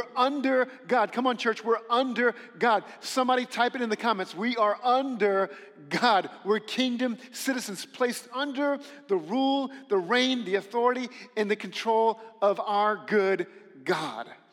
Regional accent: United States; But for us as Americans, that's not quite as familiar.

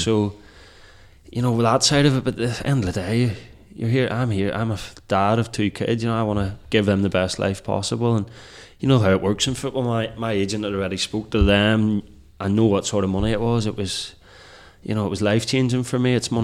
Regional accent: Northern Ireland, United Kingdom; I grew up in Northern Ireland, you're either a Rangers Celtic fan. I grew up in a Rangers family.

